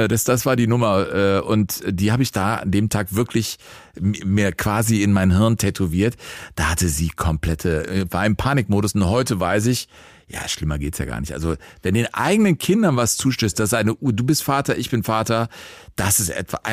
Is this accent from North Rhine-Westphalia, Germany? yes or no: yes; Rodenkirchen, North Rhine-Westphalia, Germany; Und ich bin ja in Rodenkirchen groß geworden.